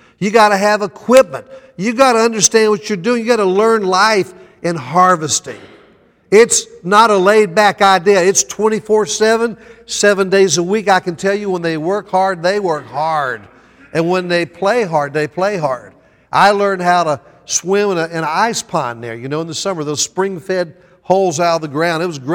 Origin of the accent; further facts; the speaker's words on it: Atlanta, Georgia, United States; I come from a tradition in the South. I grew up in Georgia, and all my family were farmers in Alabama, northern Florida, southern Georgia. And I grew up in Atlanta myself, but I spent my summers on the farm.